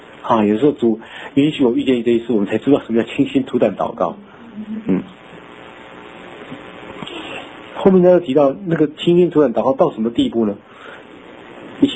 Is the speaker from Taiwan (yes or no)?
yes; Taiwan; 我们台湾人讲他个拍一样